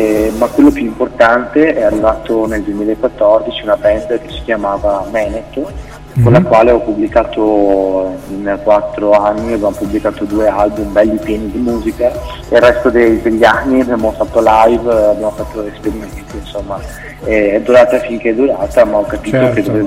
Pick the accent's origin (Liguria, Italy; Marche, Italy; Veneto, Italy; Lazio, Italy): Veneto, Italy; Venice; io sono di Venezia